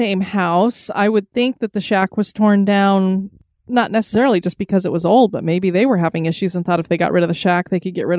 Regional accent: United States; And seriously, you got to check out Summit Avenue in St. Paul. My hometown is about 30 minutes east of there.

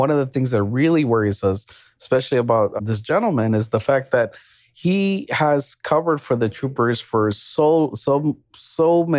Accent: Texas, United States; So we really, as a Texan, I feel like we've lost faith

